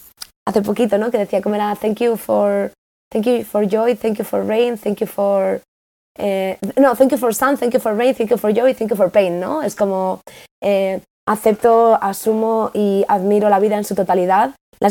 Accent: Spain; yo vengo de España, que España está en este sitio, ¿no?

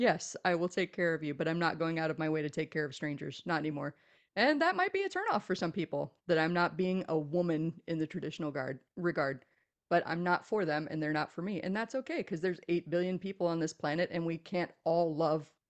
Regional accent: Texas, United States; both of us being from the South. I'm from Texas. She's from South Carolina.

